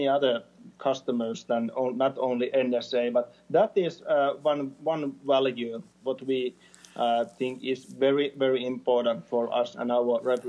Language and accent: English; Finland; it's very good to say that I come from Finland.